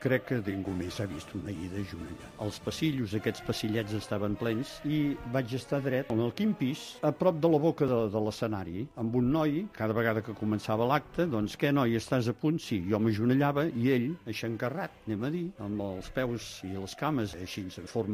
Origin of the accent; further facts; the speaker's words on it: Sant Celoni, Catalonia, Spain; born there; now in Barcelona, Spain; que vaig néixer a Sant Celoni, però des de l'any 65, que em vaig casar aquí a Barcelona, doncs visc aquí a Barcelona.